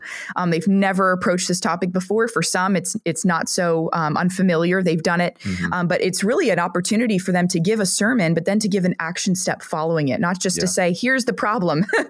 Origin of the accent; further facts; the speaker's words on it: New York City, New York, United States; And I was born in New York City, actually. I grew up in Manhattan.